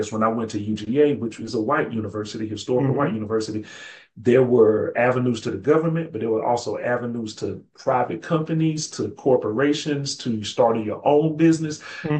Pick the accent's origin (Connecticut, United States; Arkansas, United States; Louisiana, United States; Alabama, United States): Alabama, United States; Birmingham; those experiences from Alabama A&M and growing up in Birmingham and being a child of civil rights activists, my mother and my father.